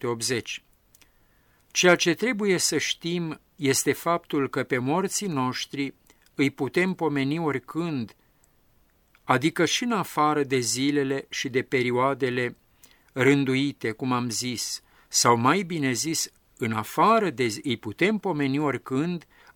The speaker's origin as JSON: {"language": "Romanian", "region": "Maramureș County", "country": "Romania", "said": "Mi-aduc aminte de pildă că la mine în sat, de unde sunt eu din Maramureș"}